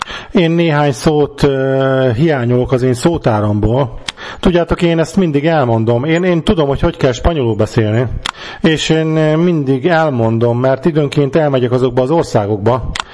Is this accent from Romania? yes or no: no; Germany; accent: German; Hungarian is a second language; én nagyon könnyen el tudok rejtőzni az én német akcentusom mögé